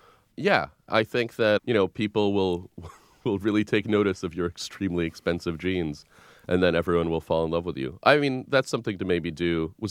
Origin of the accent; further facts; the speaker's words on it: Russia; moved away; my thing was that I was an immigrant from Russia and it was the Cold War.